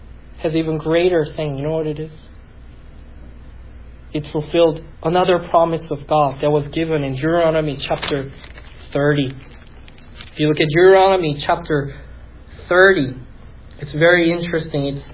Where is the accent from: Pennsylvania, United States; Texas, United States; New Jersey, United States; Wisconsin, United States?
Pennsylvania, United States; Philadelphia; moved away; I'm from North. I was in Philly until I moved down here.